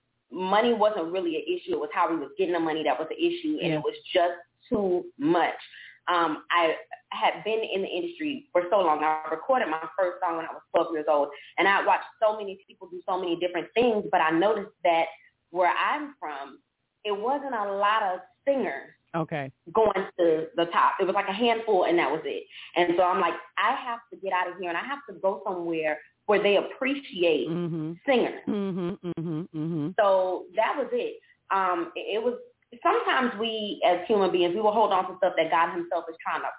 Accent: Fort Lauderdale, Florida, United States; I am from Fort Lauderdale, Florida. That is about maybe 15, 20 minutes away from Miami. Yeah, I'm a little girl from Lauderdale.

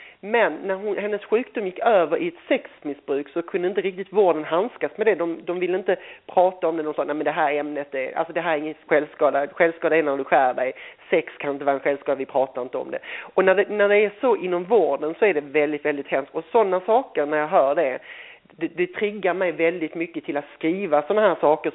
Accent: Eslöv, Skåne, Sweden; Så att, och där hon bor, hon i Eslöv, det är ju där jag kommer ifrån.

